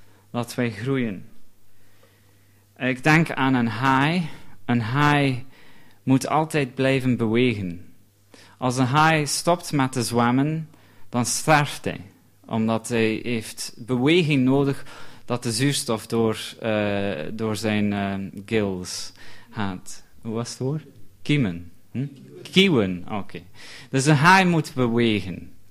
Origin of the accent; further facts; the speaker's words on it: London, United Kingdom; Dutch is a second language; now in Belgium; Dat is de straat waar ik ben opgegroeid in Londen.